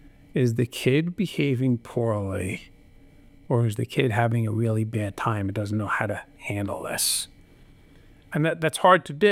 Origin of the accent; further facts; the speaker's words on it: Long Island, New York, United States; because again, I'm from the Long Island area. So when we did full-size cars down at Riverhead, you want cars to me that look like race cars